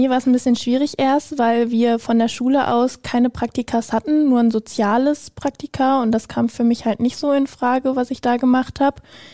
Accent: Germany; ich komme aus Ensebremen und ich bin durch einen Bekannten damals hier hingekommen

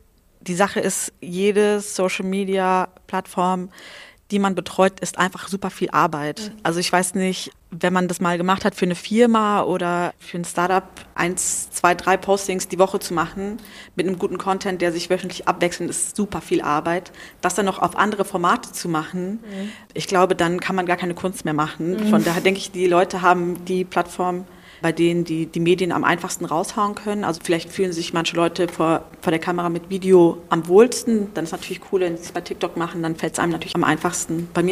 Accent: Frankfurt, Hesse, Germany; Ich komme aus Frankfurt.

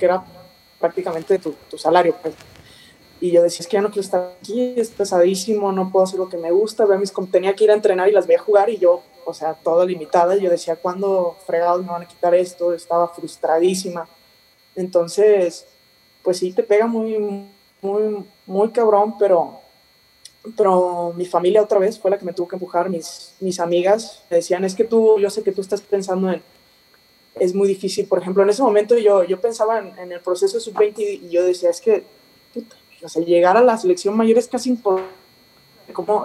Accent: Guadalajara, Jalisco, Mexico; Sí, yo soy de Guadalajara

